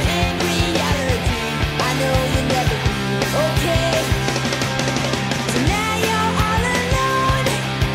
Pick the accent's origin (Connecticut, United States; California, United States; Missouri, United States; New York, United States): California, United States; The whole band's from California.